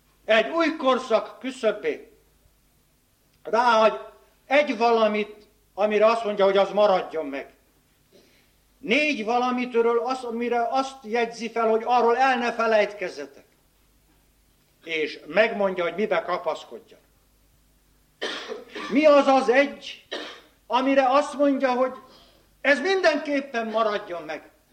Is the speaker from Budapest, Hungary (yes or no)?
yes; Újpest, Budapest, Hungary; born there; hát Újpesten születtem, újpesti nyelven.